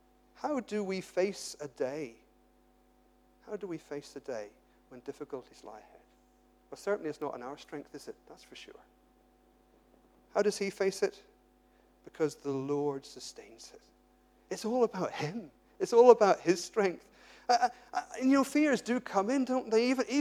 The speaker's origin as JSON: {"language": "English", "region": "England", "country": "United Kingdom", "tie": "born there", "said": "but I was born in England, so I support England as well."}